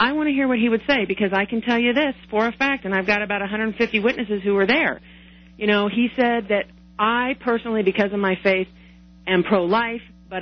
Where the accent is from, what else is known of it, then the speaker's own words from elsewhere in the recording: Virginia, United States; Oh, I'm from Virginia, and it was so delicious to see what happened in the gubernatorial race there.